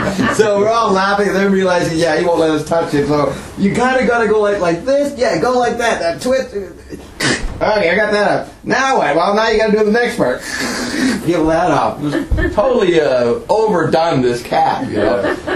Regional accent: New York, United States; I said, no, I'm from New York.

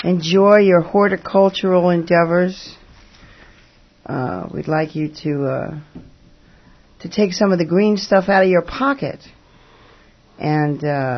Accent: New York City, New York, United States; "Yes, I am a New Yorker. Ich bin ein New Yorker. Proud New Yorker."

